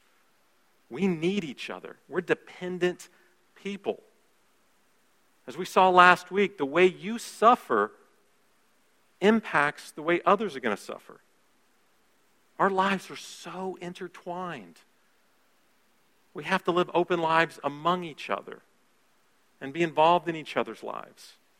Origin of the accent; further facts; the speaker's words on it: Florida, United States; I'm from the South, although someone this morning told me I'm not really from the South. Panhandle of Florida, Southern.